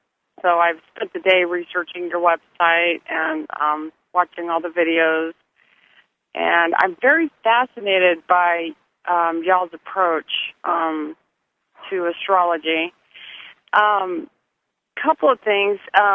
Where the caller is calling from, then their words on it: Midwest, United States; I'm calling you from the Midwest.